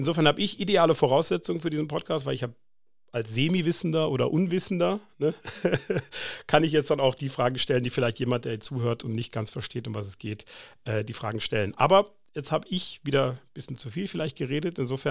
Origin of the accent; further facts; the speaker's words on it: Baden-Württemberg, Germany; bin hier ein Kind des Bodensees, hier geboren, aufgewachsen, dann ein bisschen in die Welt gegangen, aber irgendwie treibt es einen dann doch wieder zurück.